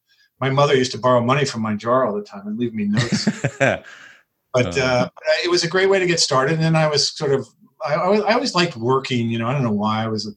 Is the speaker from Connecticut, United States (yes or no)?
yes; Connecticut, United States; I was this WASP from Connecticut, right?